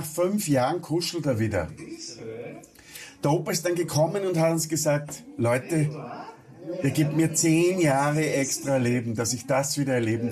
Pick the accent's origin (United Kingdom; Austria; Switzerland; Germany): Austria; ich bin Österreicher, ja, das, wir reden normalerweise in einem Bratendialekt.